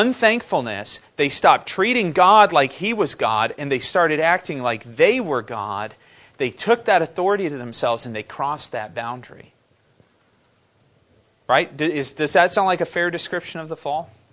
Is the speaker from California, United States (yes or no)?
yes; California, United States; I could have grown up in the state Emily was born in, Arkansas, or Ohio, or Michigan, but I didn't. I grew up in California.